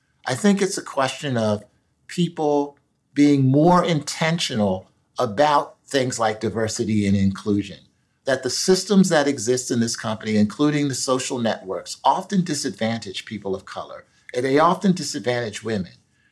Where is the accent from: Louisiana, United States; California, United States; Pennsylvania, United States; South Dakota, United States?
Pennsylvania, United States; Philadelphia; The analogy I would use is with respect to education in my hometown of Philadelphia